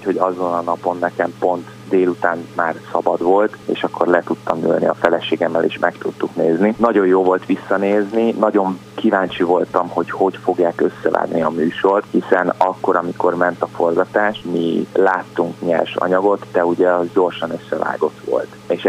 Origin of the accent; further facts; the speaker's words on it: Hungary; hogy egyedüli magyarként vagyok ebben, és képviseltem Magyarországot